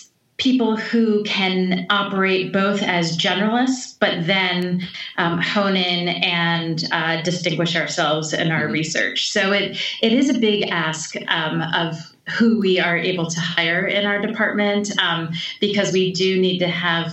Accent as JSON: {"language": "English", "region": "New York", "country": "United States", "tie": "born or raised there", "said": "I grew up in New York State on Lake Ontario. So very close to to Canada. So in a rural place that had quite excellent public schools."}